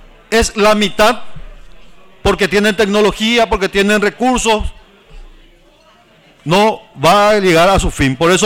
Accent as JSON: {"language": "Spanish", "region": "Caaguazú", "country": "Paraguay", "said": "porque provengo de las campiñas. Provengo del departamento de Caaguazú, un departamento altamente productivo, uno de los departamentos considerados con la mayor diversificación en materia de producción agrícola."}